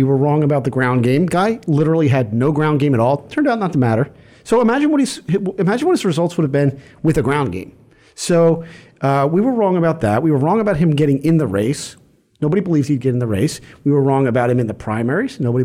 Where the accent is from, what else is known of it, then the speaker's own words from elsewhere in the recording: Philadelphia, Pennsylvania, United States; So we've talked a lot about Philadelphia, obviously, as my hometown.